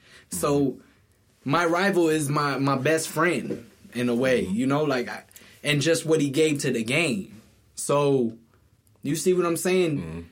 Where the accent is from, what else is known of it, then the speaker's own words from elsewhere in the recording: Boston, Massachusetts, United States; I'm from Boston, and Kobe has been my rival for years.